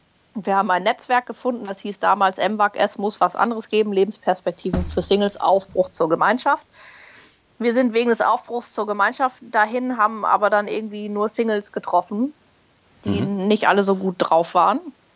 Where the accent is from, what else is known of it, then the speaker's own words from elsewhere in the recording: Berlin, Germany; born there; now in Munich, Germany; ich bin Jahrgang 82, gebürtige Berlinerin, mittlerweile in München zu Hause, aber überall gefühlt in der Welt schon gewesen.